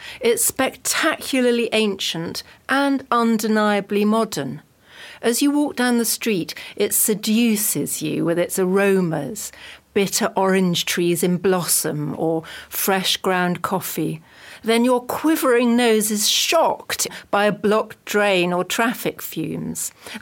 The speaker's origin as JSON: {"language": "English", "country": "United Kingdom", "said": "I'm a British writer and journalist."}